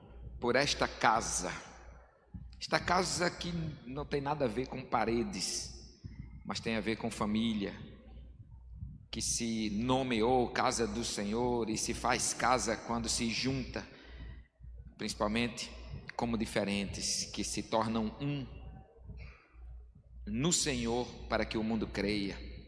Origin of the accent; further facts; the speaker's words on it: Caicó, Rio Grande do Norte, Brazil; now in Recife, Brazil; eu não sou do Recife, nós somos de Caicó, mas há 27 anos que nós moramos em Recife e eu me considero mais recifense do que potiguar